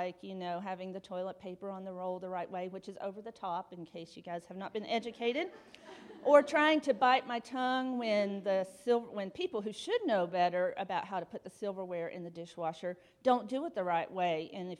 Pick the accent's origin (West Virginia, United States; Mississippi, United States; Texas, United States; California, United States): West Virginia, United States; I do feel the need to reiterate that I am from West Virginia, and you can do with that information whatever you would like.